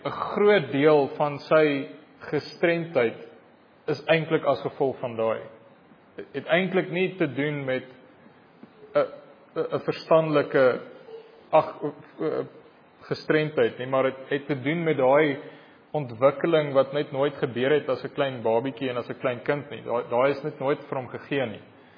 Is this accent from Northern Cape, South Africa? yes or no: no; Sannieshof, North West, South Africa; ek kom nou daar van Noordwes af, daar by Sannieshof.